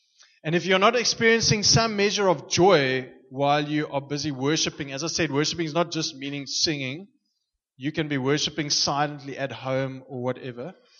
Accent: Stellenbosch, Western Cape, South Africa; So there was a race in Stellenbosch, my hometown, and I was part of the local, you know, cycling club and whatever, road race.

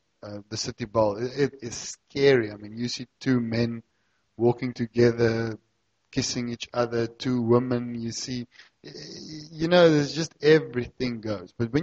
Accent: Wellington, Western Cape, South Africa; now in Cape Town, South Africa; Now, Afrikaans boykie. I come from Wellington, and you know, the Lord works in amazing ways, because I'm now a pastor in Cape Town

